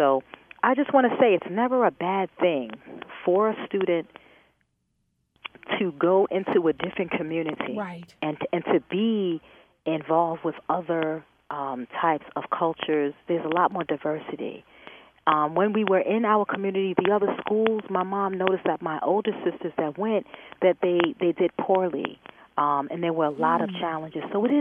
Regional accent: New York, United States; I just want to comment that I'm from New York, and I'm from Richmond County

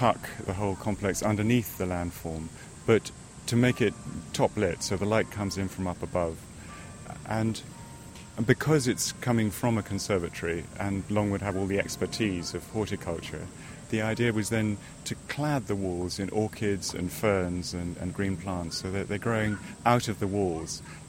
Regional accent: Malaysia; I grew up in Malaysia, where orchids and ferns grow out of tree trunks and out of vertical faces.

